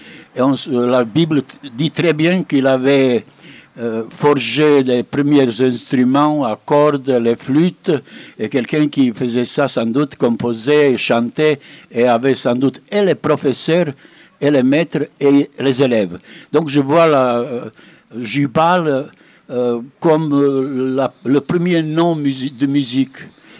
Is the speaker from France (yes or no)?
no; Banja Luka, Republika Srpska, Bosnia & Herzegovina; born there; first language Serbian; French is a second language; en serbe, ma langue natale